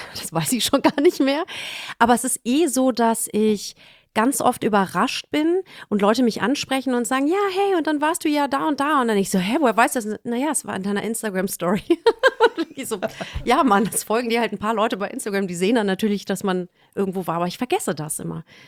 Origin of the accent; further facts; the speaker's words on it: Cologne, North Rhine-Westphalia, Germany; Ich komme aus Köln, Karnevalkostüme, so.